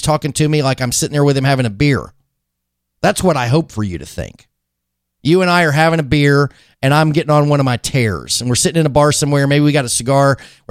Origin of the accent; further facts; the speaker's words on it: Alabama, United States; I lived in the South. I lived in Alabama when that movie dropped.